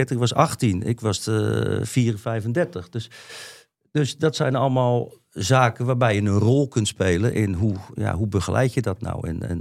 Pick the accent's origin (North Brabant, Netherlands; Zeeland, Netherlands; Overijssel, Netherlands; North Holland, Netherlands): Zeeland, Netherlands; Kijk, ik kom uit Zeeland. Ik ben een bleu jongetje.